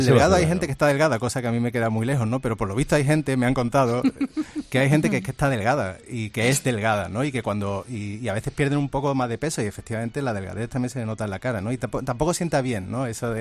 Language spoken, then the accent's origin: Spanish; Córdoba, Andalusia, Spain; yo soy cordobés, como sabe, y llevo ya un tiempo viviendo en Sevilla